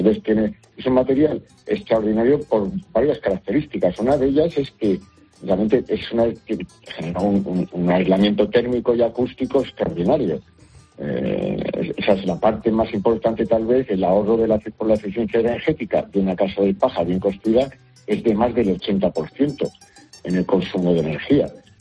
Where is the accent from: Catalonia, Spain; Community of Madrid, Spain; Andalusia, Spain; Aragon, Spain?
Community of Madrid, Spain; Madrid; now in Valencia, Spain; porque yo soy madrileño, pero yo el proyecto que he iniciado lo inicié aquí en Valencia